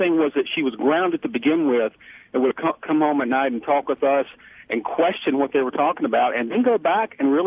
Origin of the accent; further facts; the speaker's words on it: North Carolina, United States; I'm from North Carolina. I'm just driving through